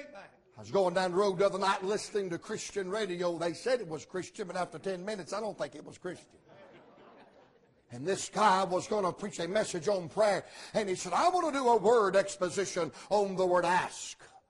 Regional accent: Georgia, United States; I'm from Georgia, and I got better sense than that.

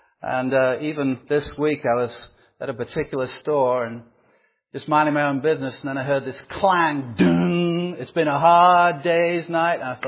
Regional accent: England, United Kingdom; now in United States; I'll tell you I'm from England originally, been here in the Valley since 1992, so the English think I sound American, and the Americans know I sound English

